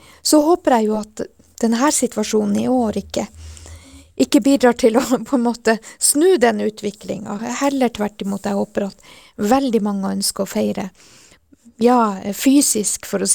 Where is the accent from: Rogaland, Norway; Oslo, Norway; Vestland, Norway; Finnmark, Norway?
Finnmark, Norway; Kautokeino; at jeg får en ordentlig sånn Kautokeino-feiring da av 6. februar til neste år